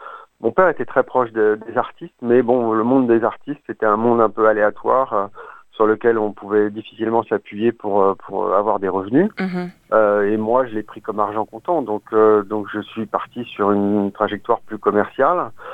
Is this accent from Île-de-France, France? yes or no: yes; Paris, Île-de-France, France; now in Australia; On est parisien à la base, mais en fait, plus on vieillit, plus on se rapproche de la nature.